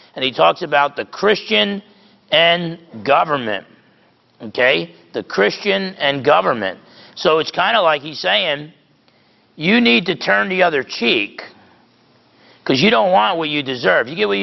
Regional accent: New Jersey, United States; I grew up in New Jersey. I don't like to turn the other cheek.

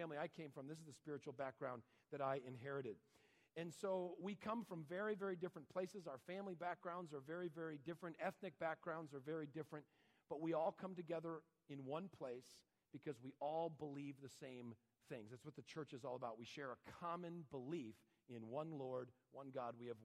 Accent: Connecticut, United States; born there; I was born in Connecticut.

